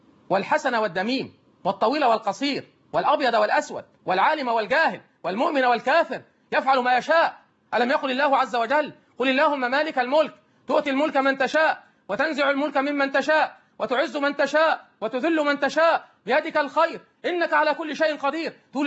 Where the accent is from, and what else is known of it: Egypt